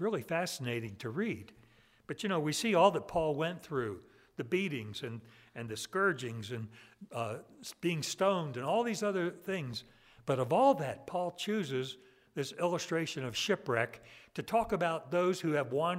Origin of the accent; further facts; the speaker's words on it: Ocean City, United States; as I look at the history of this ship, the Scindia, that I was familiar with as a child growing up in Ocean City